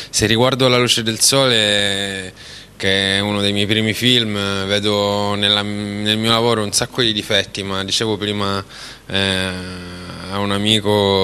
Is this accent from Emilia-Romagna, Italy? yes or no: no; Palermo, Sicily, Italy; Sono palermitano e ho un'età per cui mi sono visto succedere davanti agli occhi tante cose tremende in quella città.